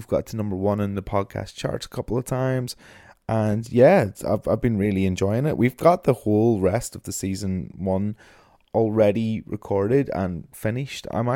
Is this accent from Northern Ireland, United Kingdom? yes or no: yes; Northern Ireland, United Kingdom; now in Brighton, United Kingdom; I am a Northern Irish music nerd. I am a broadcaster on BBC Radio 1